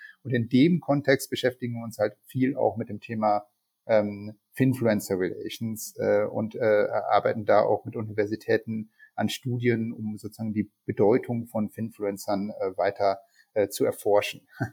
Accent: Münster, North Rhine-Westphalia, Germany; now in Vienna, Austria; Also wie man schon hört, ich bin kein gebürtiger Wiener. Ich komme aus Münster.

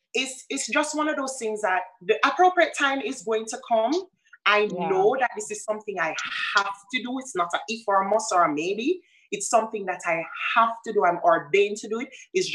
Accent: Jamaica; And I have to say, you know, as a Jamaican parent, I have to say, listen, bring it back down a notch.

